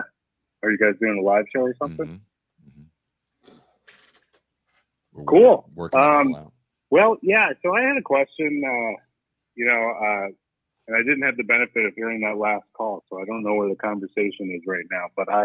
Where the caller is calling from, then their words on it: Austin, Texas, United States; I'm calling from Austin.